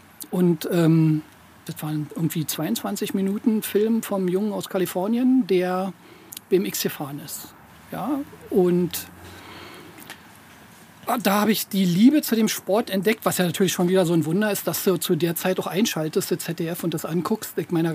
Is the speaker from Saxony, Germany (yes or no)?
no; Berlin, Germany; und ich bin in Tempelhof groß geworden